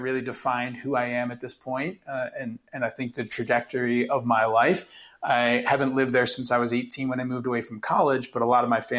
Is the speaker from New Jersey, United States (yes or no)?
no; Youngstown, Ohio, United States; Yes, I grew up in a town called Youngstown, Ohio. Nowadays, it could be considered a suburb of Cleveland.